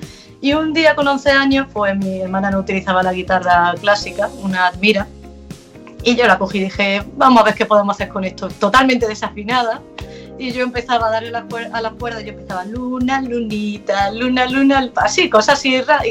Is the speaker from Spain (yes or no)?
yes; Jaén, Andalusia, Spain; Mi primer concierto como cantautora fue en Jaén, en mi tierra, en 2006.